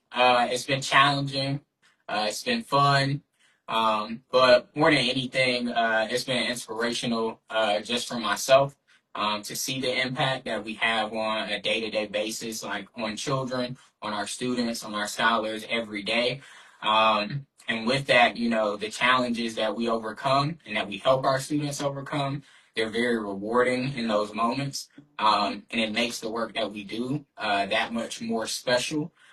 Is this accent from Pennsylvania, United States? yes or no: no; Rocky Mount, North Carolina, United States; I am from Rocky Mount, North Carolina.